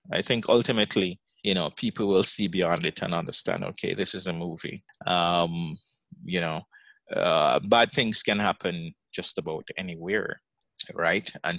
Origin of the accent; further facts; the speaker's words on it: Jamaica; as a Jamaican, I may not be able to enter, but foreigners can.